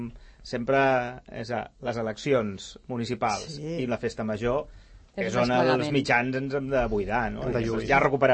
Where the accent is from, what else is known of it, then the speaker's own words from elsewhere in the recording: Sabadell, Catalonia, Spain; jo sóc de Sabadell, i els anys que jo estava a Sabadell